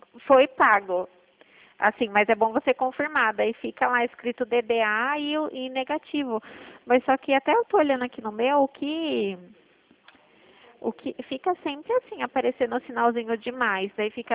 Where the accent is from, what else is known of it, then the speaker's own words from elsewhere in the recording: Itu, São Paulo, Brazil; Sou daqui de Itu.